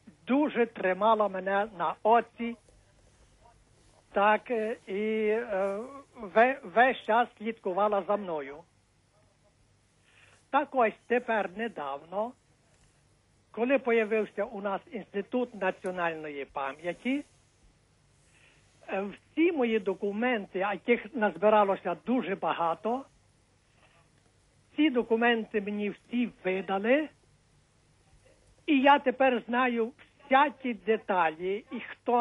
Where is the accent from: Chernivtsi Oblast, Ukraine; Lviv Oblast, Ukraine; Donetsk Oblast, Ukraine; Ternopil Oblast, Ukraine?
Chernivtsi Oblast, Ukraine; moved away as an adult; Я походжу з Буковини.